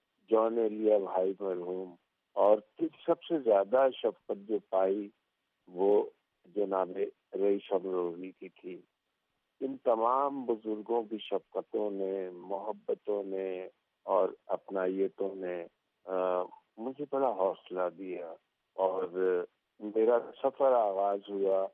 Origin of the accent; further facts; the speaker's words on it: Balochistan, Pakistan; also born or lived in Multan; کیونکہ میری پیدائش ملتان کی ہے، پھر میں وہاں سے پڑھتا پڑھتا بلوچستان اپنے والد گرامی مرحوم کے ساتھ اور والدہ مرحومہ کے ساتھ بہن بھائیوں کے ساتھ چلا گیا. باقی تعلیم میں نے بلوچستان میں حاصل کی،